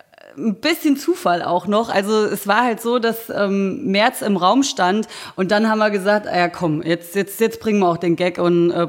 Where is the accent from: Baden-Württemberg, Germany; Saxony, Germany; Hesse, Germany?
Hesse, Germany; Giessen; wir kommen aus Gießen, das ist in Hessen und wir machen Alternative Rock.